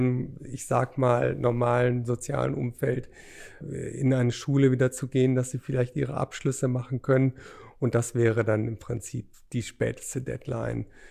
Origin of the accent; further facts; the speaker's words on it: Rhineland, Germany; Ich als Rheinländer